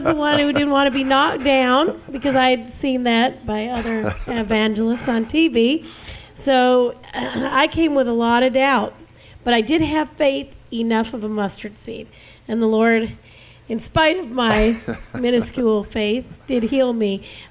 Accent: Weatherford, Texas, United States; I'm from Weatherford, Texas.

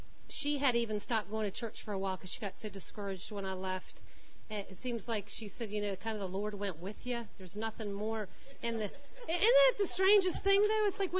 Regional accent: Maryland, United States; And she was in my, and of course I'm from Maryland. I've been out here about a year and a half.

